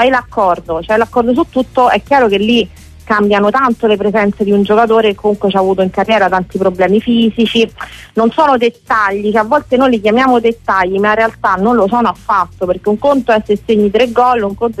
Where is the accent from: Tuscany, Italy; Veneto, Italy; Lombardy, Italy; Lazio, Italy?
Lazio, Italy; Rome; quindi io quello che posso dire da romana